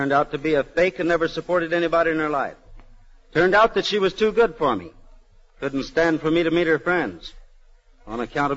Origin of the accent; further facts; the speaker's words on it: Montana, United States